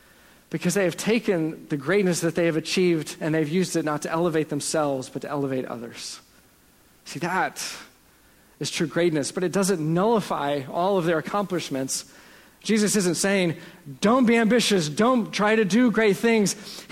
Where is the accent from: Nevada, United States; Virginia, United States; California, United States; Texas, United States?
Texas, United States; Dallas; Where Carrie and I are from, I'm from Dallas, but our families are from Arkansas.